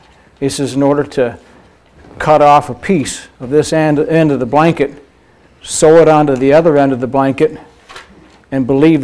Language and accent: English; Michigan, United States; And I'm from Michigan.